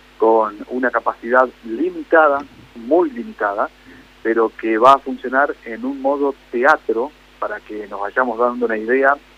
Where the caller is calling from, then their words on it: Federación, Entre Ríos, Argentina; Buenas tardes … de Federación.